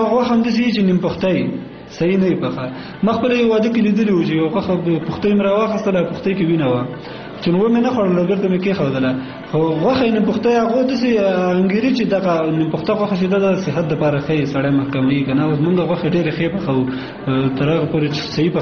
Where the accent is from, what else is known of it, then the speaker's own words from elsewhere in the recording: Kunar, Afghanistan; زه اصلن د کونړ ولایت اوسیدونکی یم ګورم ما په نورستان کې وخت تیر کړل